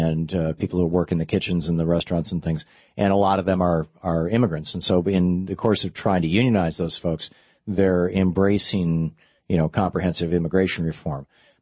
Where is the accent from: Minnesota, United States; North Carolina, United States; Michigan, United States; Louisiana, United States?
Michigan, United States; Lansing; I mean, I grew up in Lansing. I could see this happening around me.